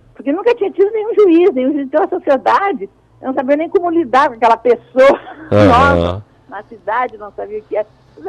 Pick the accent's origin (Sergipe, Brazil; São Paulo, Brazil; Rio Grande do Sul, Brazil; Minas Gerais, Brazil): Rio Grande do Sul, Brazil; Santiago; Eu sou natural de Santiago.